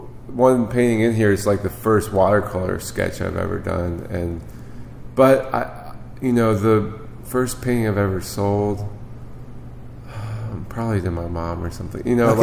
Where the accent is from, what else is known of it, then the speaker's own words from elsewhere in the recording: St. Matthews, Kentucky, United States; Yeah, I grew up in St. Matthews, so